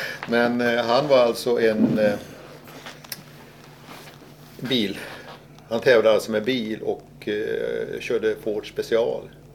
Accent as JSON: {"language": "Swedish", "town": "Nacka", "region": "Stockholm County", "country": "Sweden", "said": "Jag kommer från Nacka, Alphyddan."}